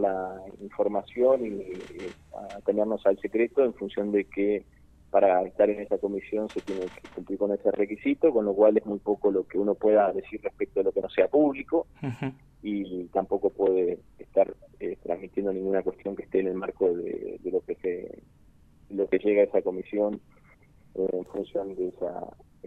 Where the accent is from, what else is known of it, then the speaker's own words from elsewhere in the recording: Río Negro, Argentina; Valle Medio, en la región de donde soy oriundo, donde vivo